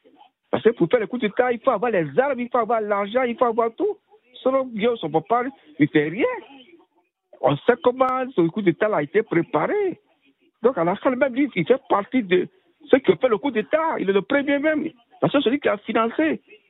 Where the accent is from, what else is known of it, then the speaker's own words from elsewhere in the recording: Côte d’Ivoire; Je suis un Ivoirien